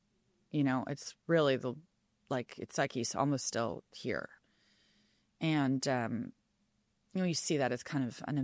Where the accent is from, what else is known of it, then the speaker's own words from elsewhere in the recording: Colorado, United States; His. So I grew up in Colorado, and he's my neighbor.